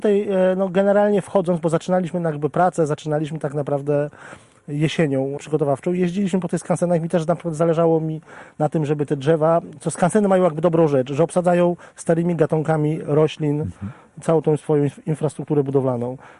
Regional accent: Subcarpathian Voivodeship, Poland; Ja pochodzę jakby z Podkarpacia, tak naprawdę moja rodzina pochodzi z Soliny, więc ja się wychowałem nad wodą

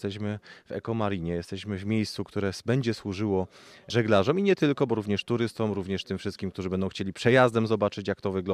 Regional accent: Bielsko-Biała, Silesian Voivodeship, Poland; Ja pochodzę z Bielska-Białej, tam jest Jezioro Żywieckie bardzo blisko

